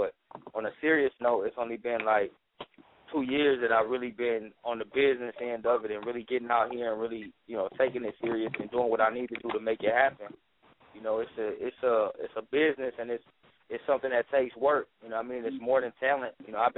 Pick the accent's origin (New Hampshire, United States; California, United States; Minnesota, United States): Minnesota, United States; Where am I originally from? I'm from right here. I'm in Minnesota.